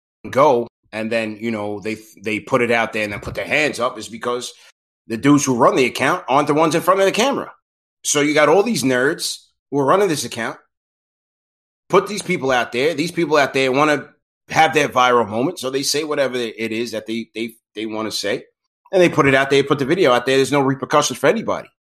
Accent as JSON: {"language": "English", "region": "New York", "country": "United States", "said": "I'm from Long Island, so I've seen it all, man."}